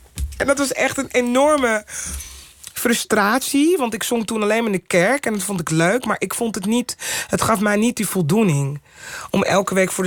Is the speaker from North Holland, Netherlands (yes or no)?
yes; Amsterdam, North Holland, Netherlands; Ik kwam eigenlijk uit Amsterdam-Zuid. Het is eigenlijk gewoon een dorp. Het is super beschermd en netjes. En in ene kwam ik terecht op een school in Amsterdam-West.